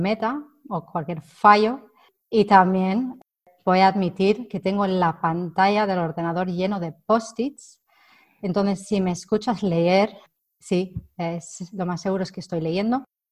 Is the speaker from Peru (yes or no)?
no; England, United Kingdom; Spanish is a second language; Y me han pedido, para demostrar que soy inglesa, que demuestre que soy inglesa pidiendo un bocadillo en inglés